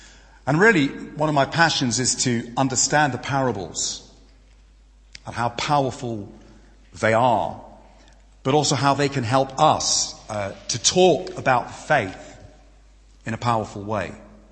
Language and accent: English; East of England, United Kingdom; I come from Hertfordshire